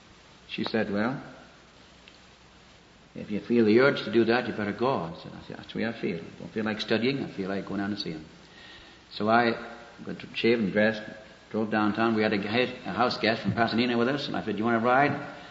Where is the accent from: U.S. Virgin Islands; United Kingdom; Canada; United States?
United Kingdom; North East England; born there; accent: Geordie; I'm what is known as a Geordie. I was born among the Irish coal miners of the northern part of England, right near Newcastle.